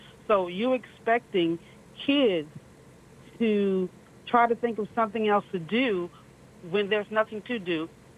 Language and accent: English; Maryland, United States; What I would like to say, I'm from Anne Arundel County